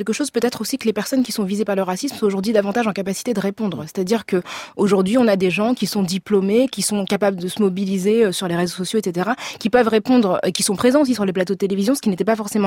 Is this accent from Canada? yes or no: no; France; moi j'ai grandi en France dans les années 80 et 90